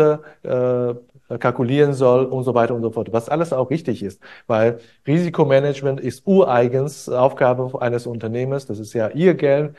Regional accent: Hanover, Lower Saxony, Germany; ich komme aus Hannover.

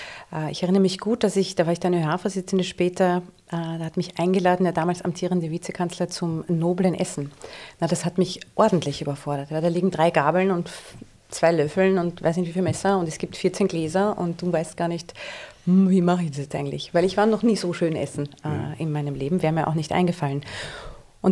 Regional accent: Vienna, Austria; Deshalb hört man meiner Sprache nicht an, wo ich herkomme. Viele Menschen fragen mich, wo bist du denn eigentlich her, weil man auch in der dialektalen Färbung kaum hört, dass ich aus Wien bin. Ich werde auch oft gefragt, ob ich aus Deutschland bin.

